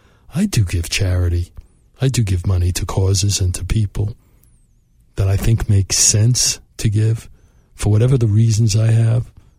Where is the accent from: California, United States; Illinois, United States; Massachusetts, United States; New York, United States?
New York, United States; Brooklyn; I grew up in Brooklyn, never felt I had a chance